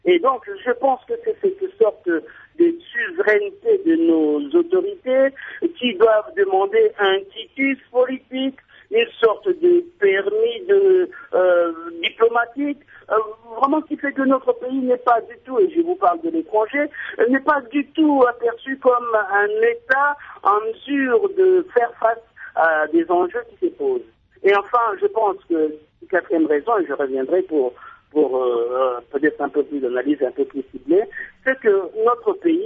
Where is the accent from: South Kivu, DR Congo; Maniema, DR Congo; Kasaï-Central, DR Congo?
South Kivu, DR Congo; Je suis originaire du Sud-Kivu